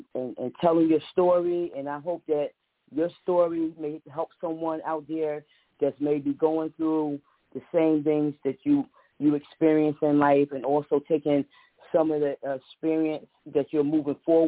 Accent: Paterson, New Jersey, United States; It'd be like, yeah, I grew up in Patterson, but I live whatever. And I'm like, it's so sad that if you grew up in Patterson, why would you be ashamed of the place that you grew up in? You know what I mean? Like, I've been in Patterson my whole life.

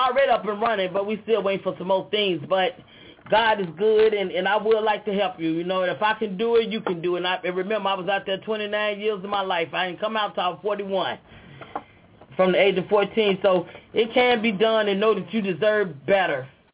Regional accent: Chicago, Illinois, United States; I'm from Chicago, Illinois, from the West Side, from the Rockwell Project.

